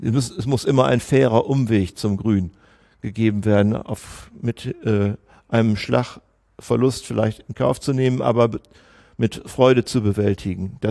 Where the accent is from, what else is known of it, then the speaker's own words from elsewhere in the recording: Münster, North Rhine-Westphalia, Germany; ich komme aus Münster.